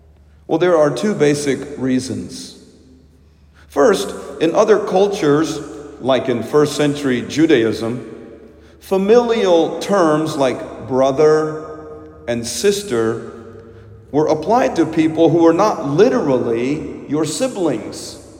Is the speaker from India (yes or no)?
yes; India; In my home country of India and other cultures, multiple families often lived and grew up in the same house.